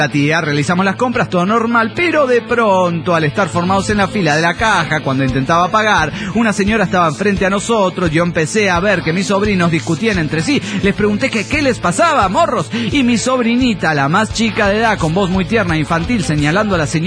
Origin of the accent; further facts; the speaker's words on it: Rosario, Santa Fe, Argentina; Soy el canalla de Rosario, Argentina.